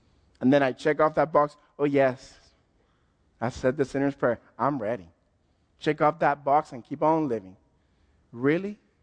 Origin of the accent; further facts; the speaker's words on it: Cuba; I'm from Cuba. We have great cigars.